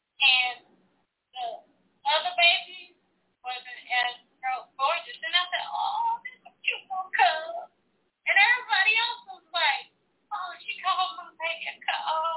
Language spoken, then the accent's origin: English; Atlanta, Georgia, United States; because we're from Atlanta and a lot of the things take place in Atlanta